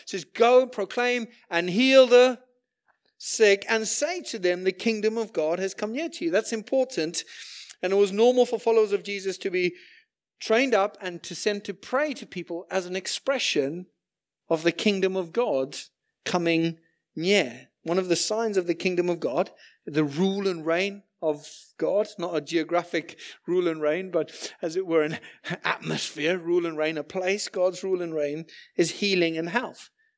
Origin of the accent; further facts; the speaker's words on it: Zimbabwe; moved away as an adult; I grew up in Zimbabwe, spent my first 20 years there